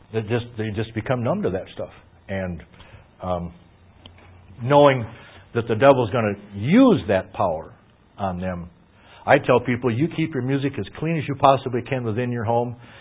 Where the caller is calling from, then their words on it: Ohio, United States; And I'm calling from Ohio, so I don't have near enough time to get a hold of your dad to go pick you up, okay?